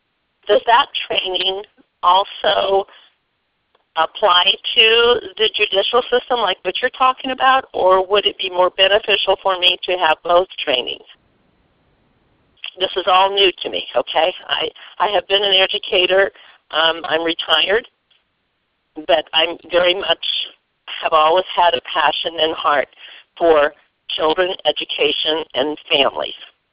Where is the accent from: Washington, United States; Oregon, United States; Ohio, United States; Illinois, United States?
Ohio, United States; I'm from Ohio